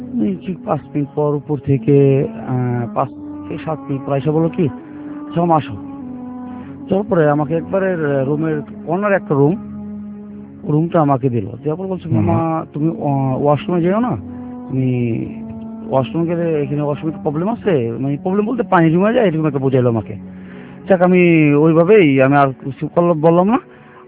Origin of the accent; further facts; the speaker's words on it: Mirpur, Dhaka Division, Bangladesh; আমি মিরপুর সরাফা থেকে এসেছি।